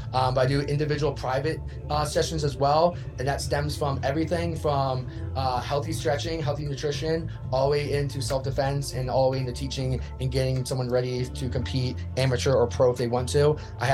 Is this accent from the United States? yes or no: yes; California, United States; We grew up in Cali, so I was always scared of the water.